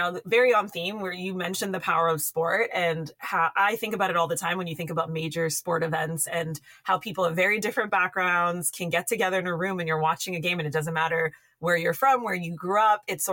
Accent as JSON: {"language": "English", "town": "Scarborough", "region": "Ontario", "country": "Canada", "tie": "born or raised there", "said": "I grew up in Scarborough, so I very much understand this idea of underserved communities."}